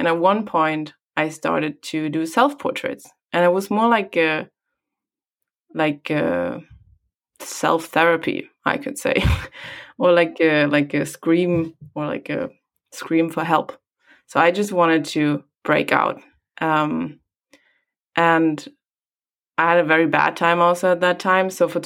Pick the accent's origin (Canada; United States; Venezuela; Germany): Germany; Hamburg; English is a second language; moved away; I come from Germany, and back there, in Hamburg, and there was not exactly much nature around.